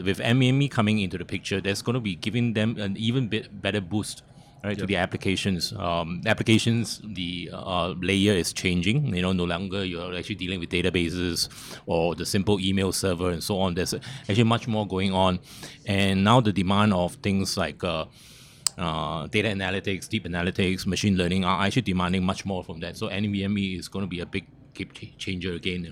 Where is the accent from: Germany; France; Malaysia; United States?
Malaysia; I'm actually from Malaysia.